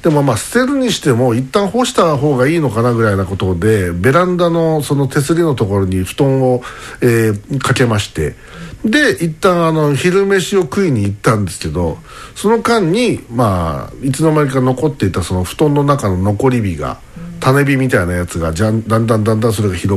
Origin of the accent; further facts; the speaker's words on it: Kobe, Hyogo, Japan; also born or lived in Kanagawa; 神戸で生まれ育ち結婚で、これ神奈川かな、神奈川に住んでいた時です